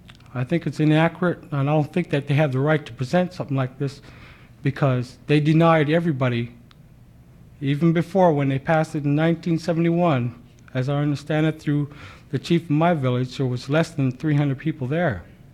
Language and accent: English; Port Graham, Alaska, United States; I'm from Port Graham.